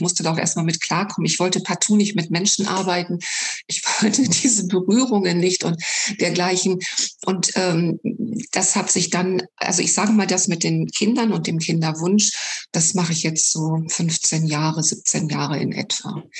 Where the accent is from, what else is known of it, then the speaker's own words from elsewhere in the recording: Hanover, Lower Saxony, Germany; born there; now in Rhineland-Palatinate, Germany; Ja, ich komme gebürtig aus Hannover. Ich lebe im Moment in Rheinland-Pfalz.